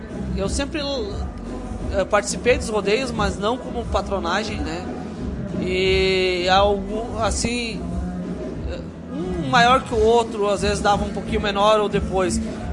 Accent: Lagoa, Rio Grande do Sul, Brazil; born there; ainda não município, mas depois sou nascido em Lagoa, porque é interior do Capão Bonito, hoje seria Capão Bonito.

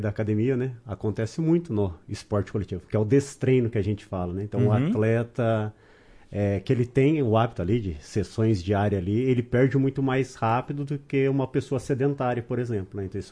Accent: Paraná, Brazil; also born or lived in São Paulo; Na verdade, eu nasci em São Paulo, fui para o Paraná com 2 anos de idade, e aí agora estou vindo pela primeira vez para o Rio Grande do Sul, né?

